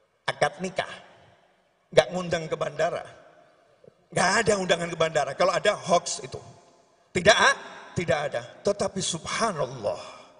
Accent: Surakarta, Central Java, Indonesia; Saya orang Solo

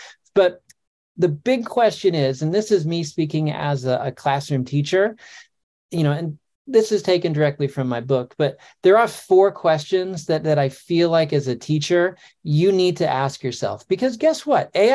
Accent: New England, United States; now in Kentucky, United States; I grew up in New England and I live in Kentucky now, and I'm an elementary school teacher.

